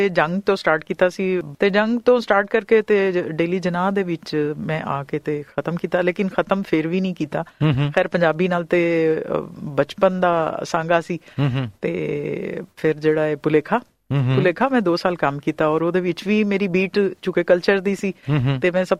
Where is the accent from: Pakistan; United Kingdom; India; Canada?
Pakistan; Lahore, Punjab; ਹਾਂਜੀ, ਮੈਂ ਲਾਹੌਰ ਦੀ ਜੰਮਪਲ ਹਾਂ।